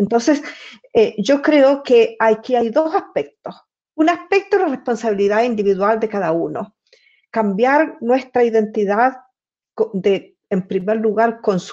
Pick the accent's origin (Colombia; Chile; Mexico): Chile; Chile, que es mi país de origen y con el cual yo tengo una conexión muy directa